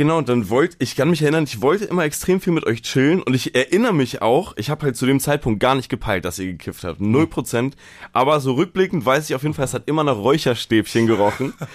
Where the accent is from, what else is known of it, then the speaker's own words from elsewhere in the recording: Berlin, Germany; Ich bin in Zehlendorf groß geworden mit meinen zwei Geschwistern.